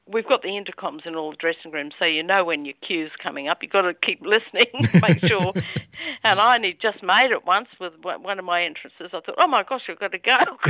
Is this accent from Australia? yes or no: yes; Perth, Western Australia, Australia; The only places we didn't go to Perth, unfortunately. I'm from Perth.